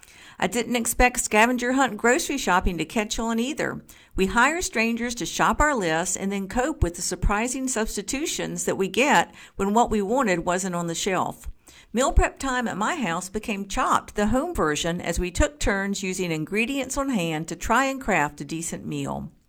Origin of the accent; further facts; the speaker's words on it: North Carolina, United States; an earthquake shook my home state of North Carolina